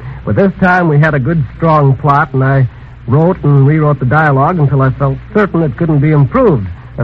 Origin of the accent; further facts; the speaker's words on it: Superior, Wisconsin, United States; singing and playing in a little band in my hometown of Superior, Wisconsin.